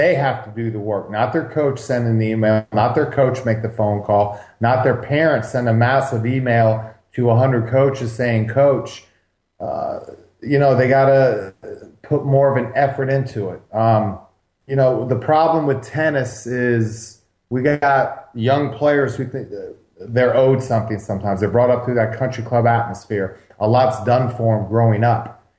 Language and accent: English; Clemson, South Carolina, United States; You know, I grew up in Clemson, South Carolina.